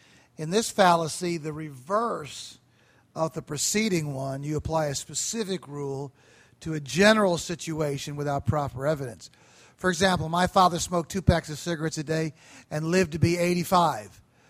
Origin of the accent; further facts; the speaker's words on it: Scotland, United Kingdom; I'm a Scotsman, so I appreciated this.